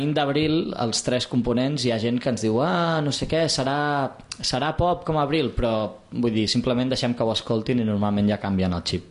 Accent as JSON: {"language": "Catalan", "region": "Catalonia", "country": "Spain", "said": "jo sóc del Maresme"}